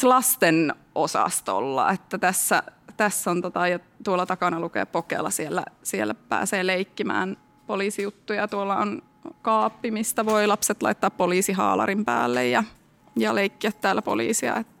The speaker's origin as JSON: {"language": "Finnish", "region": "Savo", "country": "Finland", "said": "kun mä oon Savosta."}